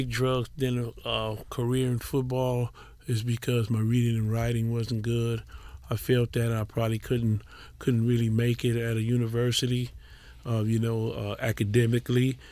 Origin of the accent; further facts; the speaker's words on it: Los Angeles, California, United States; I grew up in Watts. I came from a great home.